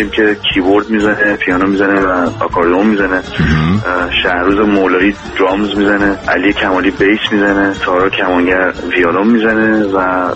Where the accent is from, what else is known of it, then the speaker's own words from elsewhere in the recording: Iran; now in San Francisco, United States; 5 سال از ایران اومدم.